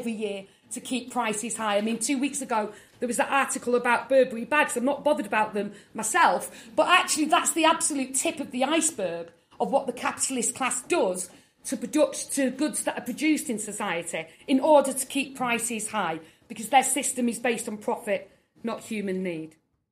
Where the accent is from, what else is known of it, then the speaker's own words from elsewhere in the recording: United Kingdom; now in Australia; When it comes to schooling, God, it makes me really laugh as a Brit.